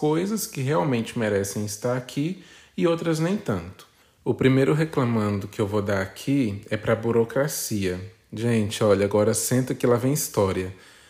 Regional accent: Brazil; E como bom brasileiro que eu sou

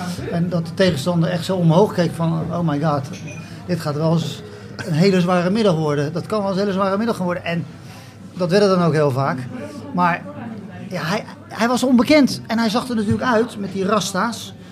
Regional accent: Rotterdam, South Holland, Netherlands; Nou, ik kom uit Rotterdam.

